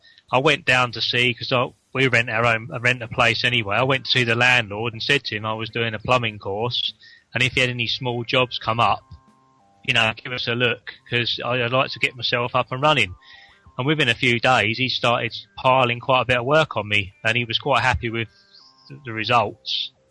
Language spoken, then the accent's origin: English; Maldon, East of England, United Kingdom; I'm from Malden in Essex, and I'm on the Level 2 plumbing course.